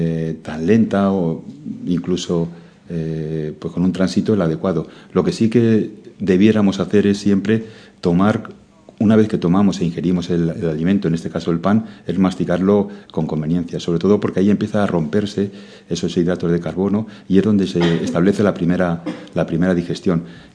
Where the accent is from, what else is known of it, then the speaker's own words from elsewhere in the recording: Segovia, Castile and León, Spain; Yo soy de Segovia, toda mi familia ha sido agricultor. Y tengo esa procedencia.